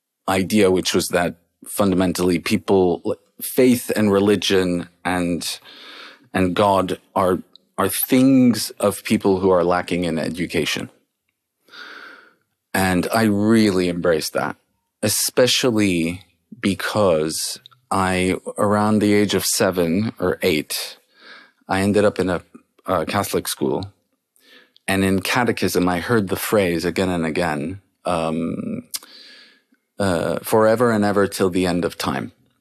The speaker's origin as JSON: {"language": "English", "town": "Paris", "region": "Île-de-France", "country": "France", "tie": "born or raised there", "said": "I was born and raised in Paris."}